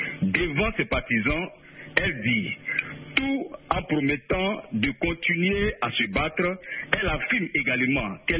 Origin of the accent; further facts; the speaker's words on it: Côte d’Ivoire; Et moi, je prends l'exemple parce que je suis ivoirien.